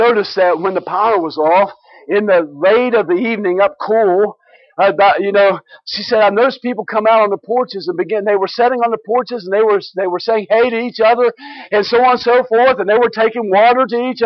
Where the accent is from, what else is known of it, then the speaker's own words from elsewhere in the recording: Scotland, United Kingdom; Sorry, I'm from Scotland. Sometimes I roll my R's.